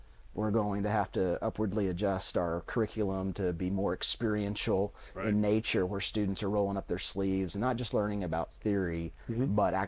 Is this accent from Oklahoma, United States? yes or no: no; Plano, Texas, United States; On a personal level, I grew up in Plano, so it was really nice to get back to Texas.